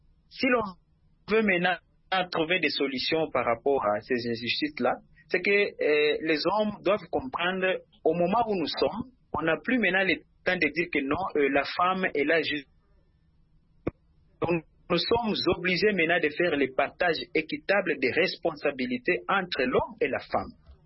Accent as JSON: {"language": "French", "country": "DR Congo", "said": "j'aimerais juste parler sur la réalité qui se passe ici chez nous en RDC."}